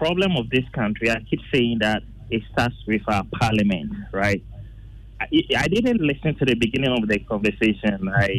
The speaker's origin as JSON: {"language": "English", "country": "Ghana", "said": "Sometimes I just want to put myself like, okay, let me say I'm not a Ghanaian, and let me see what these guys are doing."}